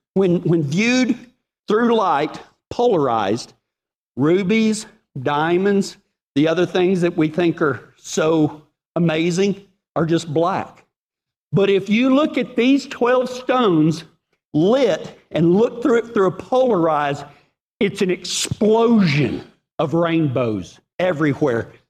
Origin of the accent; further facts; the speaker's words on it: Texas, United States; accent: Texas; My Texas accent might not read well from Revelation, but let's try it.